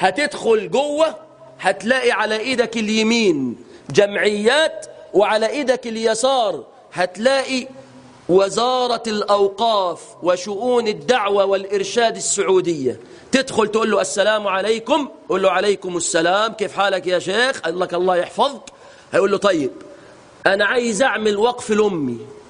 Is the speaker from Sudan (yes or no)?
no; Egypt; طب التنعيم ميقاتي انا كرجل من مصر ولا ميقات اهل مكة؟